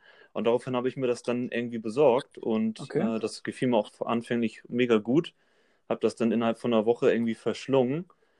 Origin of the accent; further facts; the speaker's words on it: Lübeck, Schleswig-Holstein, Germany; ich komme halt aus Lübeck, das liegt in Schleswig-Holstein und ja, das ist. Keine Ahnung, die Ostsee ist halt direkt vor der Haustür und mein Zuhause geworden.